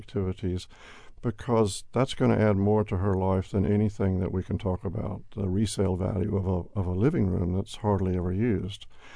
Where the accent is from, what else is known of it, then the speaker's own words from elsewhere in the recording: Greensboro, North Carolina, United States; I grew up in Greensboro, and I went to college in Europe